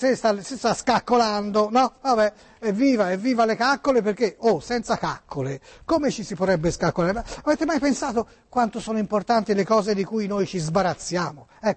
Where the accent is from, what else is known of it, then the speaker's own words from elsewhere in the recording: Florence, Tuscany, Italy; Sono fiorentino, ma io sono fiorentino di Firenze.